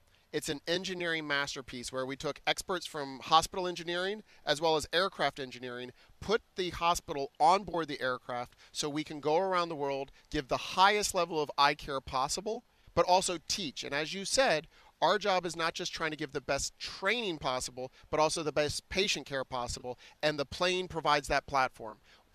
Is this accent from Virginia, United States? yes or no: yes; Virginia, United States; Yeah, so I grew up in Virginia and went to undergrad in North Carolina